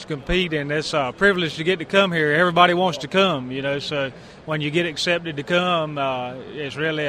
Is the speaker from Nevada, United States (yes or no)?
no; Clinton, North Carolina, United States; from Clinton, North Carolina.